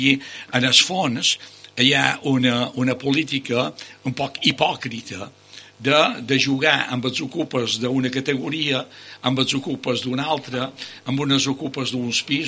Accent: Balearic Islands, Spain; demanaria que Menorca, com a menorquí i preocupat perquè no augmenti

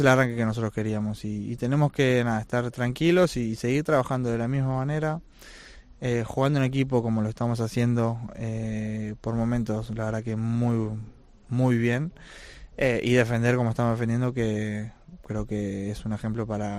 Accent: Argentina; creo que nosotros como argentinos tenemos que saber que hay que trabajar muchísimo, ¿no? Y más en nosotros los argentinos no es tan fácil

